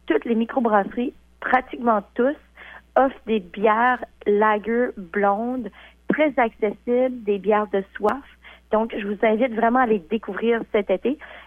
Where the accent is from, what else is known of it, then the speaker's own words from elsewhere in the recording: New Brunswick, Canada; Là, je dis que je viens du Nouveau-Brunswick.